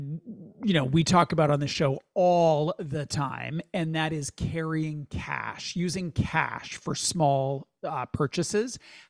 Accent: Canada; We're Canadian. We live in it.

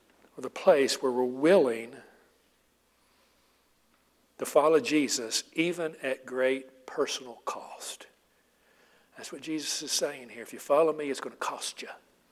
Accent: United States; So I'm a Christian. I'm an American.

